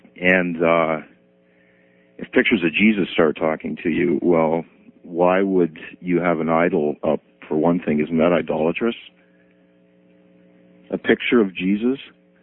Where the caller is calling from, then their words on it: London, Ontario, Canada; Hi there, I'm calling from London, Ontario, Canada.